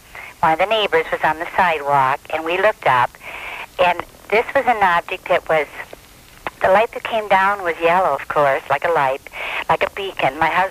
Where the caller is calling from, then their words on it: Michigan, United States; We're from Downriver, and we were driving along our little street here.